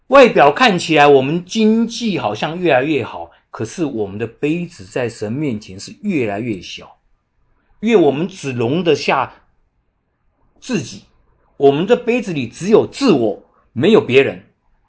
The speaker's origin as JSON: {"language": "Chinese", "country": "China", "said": "我们中国人这个民族呢，就是欺善怕恶的民族，我们向来都是这个样子"}